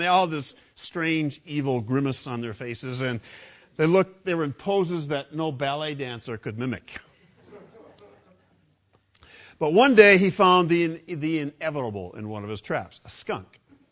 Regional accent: Grand Rapids, Michigan, United States; He lived on the outskirts of my hometown, Grand Rapids, Michigan

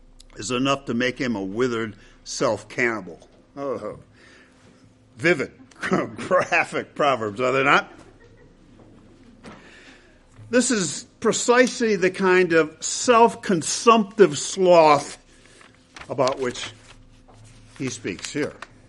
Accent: Grand Rapids, Michigan, United States; But with their millions of dollars in my hometown, Grand Rapids, Michigan, they bought the old, storied Pantland Hotel, where I worked at the time

